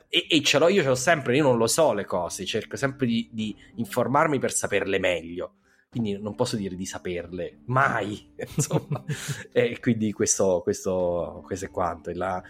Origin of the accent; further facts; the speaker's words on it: Abruzzo, Italy; Io comunque sono anche sono nel nord del sud o il sud del nord, insomma, però più il nord del sud, in quanto abruzzese.